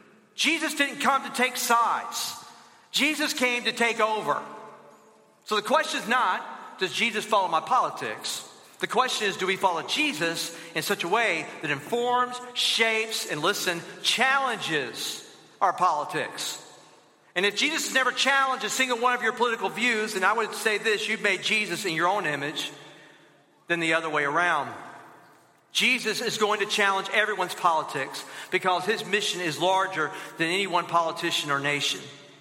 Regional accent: Alabama, United States; someone who denies Christ from my home state, Alabama.

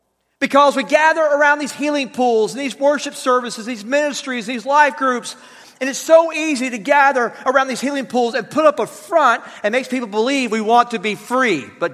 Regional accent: Florida, United States; I think about growing up and where I grew up in Northwest Florida, great area, but let me be honest with you, the goal of life was not really that big of a deal.

